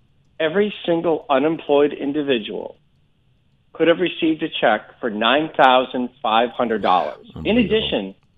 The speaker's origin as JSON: {"language": "English", "region": "Massachusetts", "country": "United States", "tie": "born or raised there", "said": "growing up in Massachusetts and watching my family go through these ups and downs of the economy"}